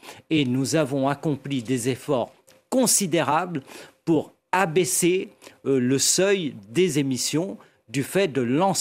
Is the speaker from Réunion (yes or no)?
yes; Réunion; Je suis très inquiet en tant que réunionnais